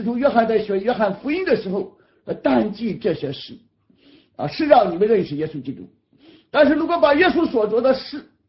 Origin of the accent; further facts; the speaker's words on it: China; 因为我们中国人啊人为的城乡差距啊